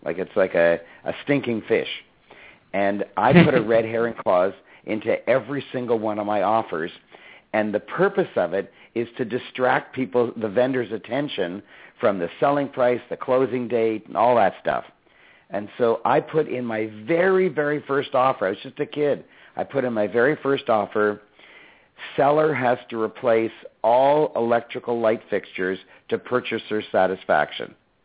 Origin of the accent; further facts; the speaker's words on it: Toronto, Ontario, Canada; I was born in Toronto. I've lived in Toronto all my life. I'm a proud Canadian.